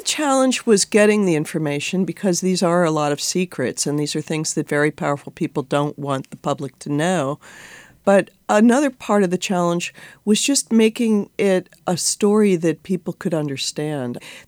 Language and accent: English; New York City, New York, United States; Well, I'm a New Yorker, and I was walking around the corner near Lincoln Center